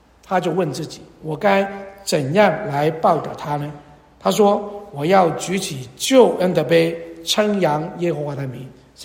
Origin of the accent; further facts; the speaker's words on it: China; 我们中国人有一句话嘛